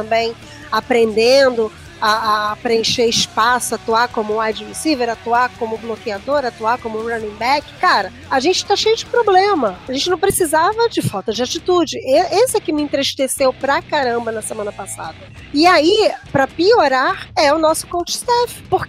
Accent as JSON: {"language": "Portuguese", "country": "Brazil", "said": "que sou torcedora, que sou brasileira"}